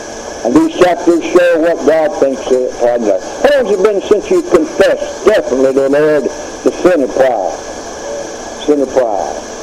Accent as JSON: {"language": "English", "town": "Jackson City", "region": "Tennessee", "country": "United States", "tie": "born or raised there", "said": "I know in my hometown of Jackson City, Tennessee, we had a lady and her family who moved to Germany"}